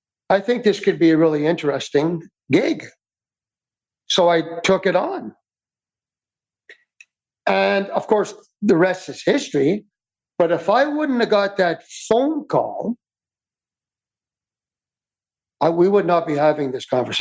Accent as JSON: {"language": "English", "town": "Montreal", "region": "Quebec", "country": "Canada", "tie": "born or raised there", "lives_now": "Kelowna, Canada", "said": "I moved to Kelowna in 1994, growing up in Montreal, thinking of going to Vancouver."}